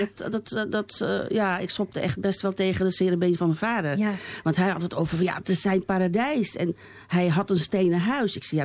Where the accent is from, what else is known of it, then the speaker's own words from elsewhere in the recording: Netherlands; Omdat ik ben hier geboren. En terug, naar waar? Waar is dat terug? En voor mij is het, Nederland, dat is mijn land, vond ik. Ik bedoel, hier ben ik geboren en hier heb ik alles. Ik zit hier op school.